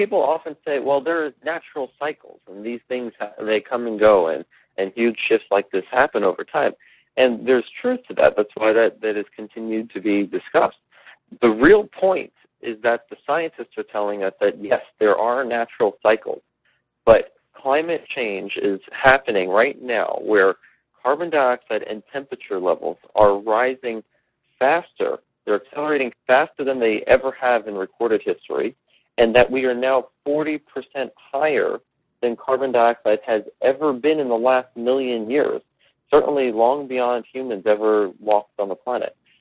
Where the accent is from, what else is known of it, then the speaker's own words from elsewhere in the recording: Staten Island, New York, United States; You know, I grew up on Staten Island, and my grandmother had a house for 50 years that was hit really, really hard with Sandy